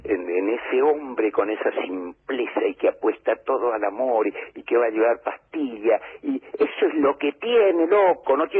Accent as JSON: {"language": "Spanish", "country": "Argentina", "said": "esto es la resistencia, esto es la patria, estos tipos resisten y hacen que sigamos siendo argentinos, criollos, diferentes a todos"}